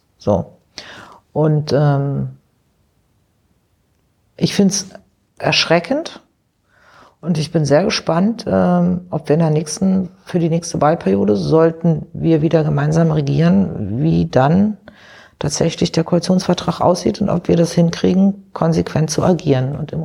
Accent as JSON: {"language": "German", "region": "Berlin", "country": "Germany", "tie": "born or raised there", "said": "Ich meine, ich bin ja viele Jahre in Rudow groß geworden."}